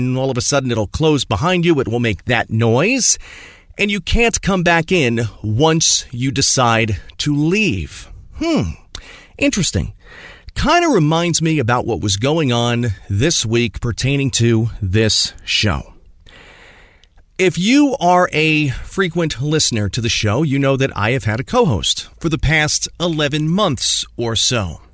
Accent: New Jersey, United States; I'm from New Jersey, so this is not New York, not Philadelphia. I'm proud that it's a New Jersey sound

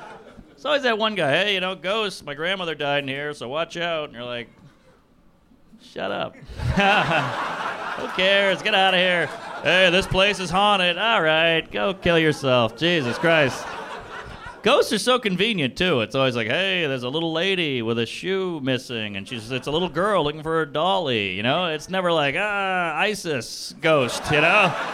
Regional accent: New Orleans, Louisiana, United States; I'm from New Orleans. Fun town. Yeah. Hell of a town. Not a great place to grow up, if I'm being completely honest. I grew up in a dilapidated mansion in a poor black neighborhood

